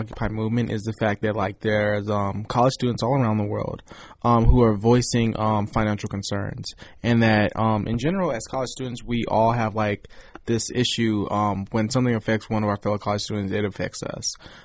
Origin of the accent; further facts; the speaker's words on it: Oakland, California, United States; when I come from Oakland, and even look at the history of it, it's the history of the Black Panther Party.